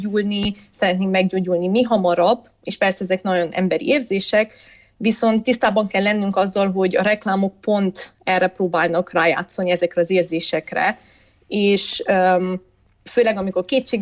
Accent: Brașov, Brașov County, Romania; moved away as an adult; also born or lived in Bucharest; now in Germany; Én brassói származású vagyok, tehát az életem első 18 évét ott töltöttem, és ott is jártam iskolába.

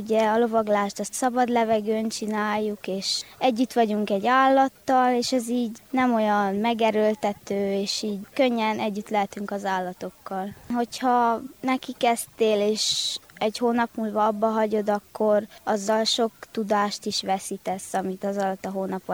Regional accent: Miercurea Ciuc, Harghita, Romania; 12 éves, és Csíkszeredából jöttem.

